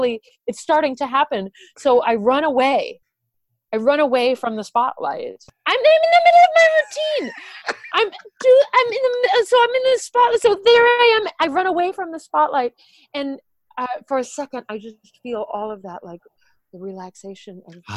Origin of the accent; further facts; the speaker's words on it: United States; I'm talking about the shame of being an American.